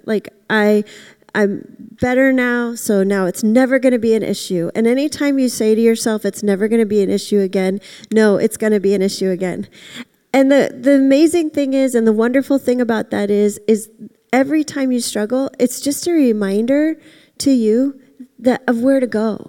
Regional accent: Florida, United States; so I grew up in Florida, and I lived on the West Coast with the beach

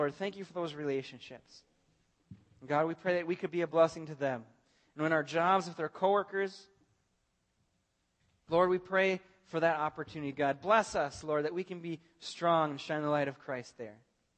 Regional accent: Blaine, Minnesota, United States; David grew up in Cambridge, and I grew up in Blaine, and now we're back here.

